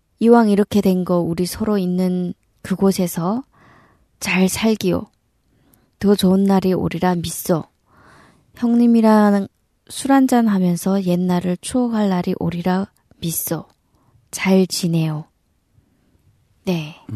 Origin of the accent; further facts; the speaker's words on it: Hamhung, South Hamgyong, North Korea; moved away as an adult; now in South Korea; 저는 함경남도 함흥에서 2015년에 탈북한